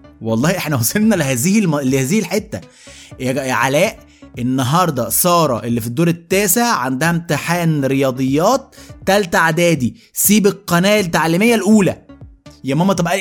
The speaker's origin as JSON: {"language": "Arabic", "country": "Egypt", "said": "احنا كمصريين بقى خبجنا كل حاجه"}